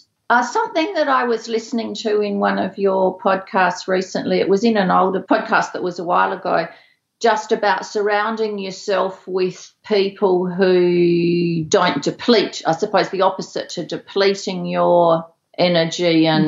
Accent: Australia; I was born in Australia, I've grown up in Australia

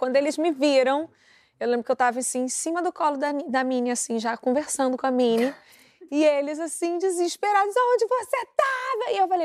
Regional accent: Brazil; Aí eu falo, eu sou brasileira, gente. Ih, Brasil, gente, outra cultura.

